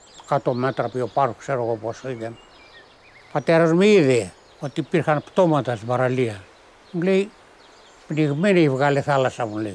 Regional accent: Attica, Greece; born there; Εγώ γεννήθηκα στην Πάρνηθα.

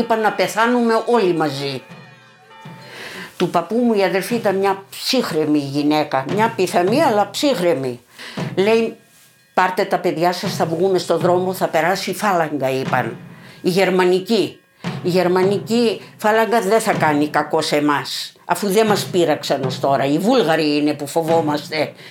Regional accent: Palaio Kastro, Central Macedonia, Greece; born there; Γεννήθηκα στο Παλαιό Καστροσερών το 1940.

